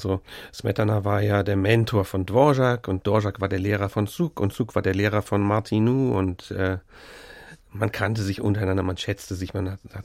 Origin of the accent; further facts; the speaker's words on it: Rhineland-Palatinate, Germany; now in Cologne, Germany; Ja, ich bin in der Eifel aufgewachsen, auch in der Natur praktisch, direkt am Wald. Und das hat mich immer auch sehr inspiriert. Und obwohl ich in Köln lebe, komme ich oft wieder dorthin zurück, wo auch meine Mutter wohnt.